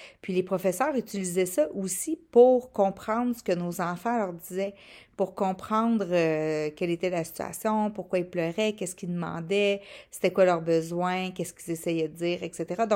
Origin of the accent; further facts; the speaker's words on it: Quebec, Canada; ce qui se passe chez nous au Québec